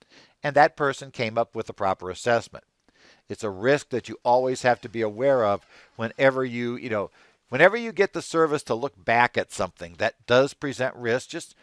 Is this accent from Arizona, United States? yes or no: yes; Phoenix, Arizona, United States; In case you're not aware, I am from Phoenix.